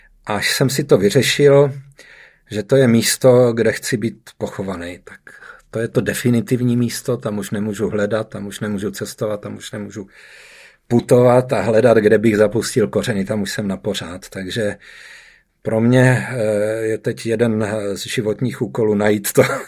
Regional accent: South Moravian Region, Czechia; Já jsem se narodil dole pod Znojmem a do dneška to tam mám velmi rád.

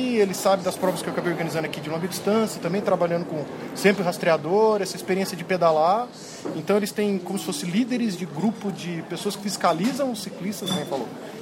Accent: Minas Gerais, Brazil; now in São Paulo, Brazil; a gente é mineiro aqui em São Paulo.

